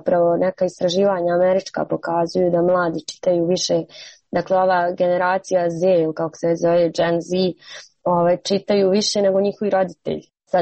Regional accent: Zagreb, City of Zagreb, Croatia; born there; da sam rođena u Zagrebu

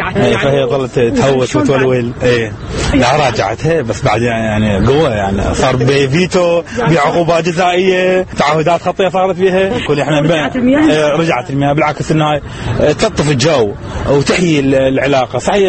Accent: Baghdad, Baghdad Governorate, Iraq; إحنا جزء صغير من عراق، من عراق كبير، هي من ديقار وأنا من بغداد،

